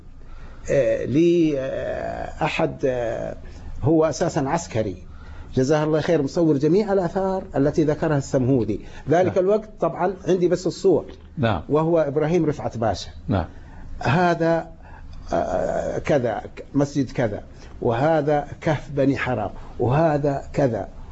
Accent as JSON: {"language": "Arabic", "town": "Yanbu", "region": "Medina Province", "country": "Saudi Arabia", "said": "أنا أساسا من ينبع البحر"}